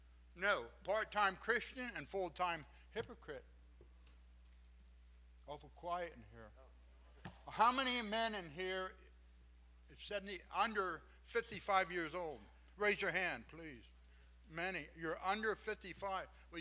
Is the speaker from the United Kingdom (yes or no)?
no; New Jersey, United States; also born or lived in Hawaii; We came from California. I'm originally from New Jersey, Hawaii, and many, many places on missions trips.